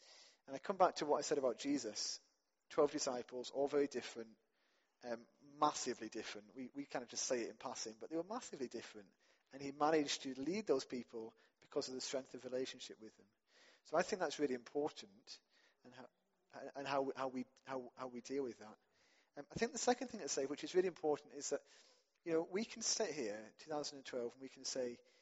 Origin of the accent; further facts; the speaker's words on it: Yorkshire and the Humber, United Kingdom; First, let's say I was brought up in West Yorkshire.